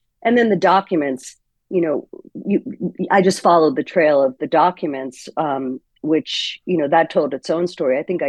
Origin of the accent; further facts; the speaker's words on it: Hartford, Connecticut, United States; Tribune, which owns my hometown paper, the Hartford Current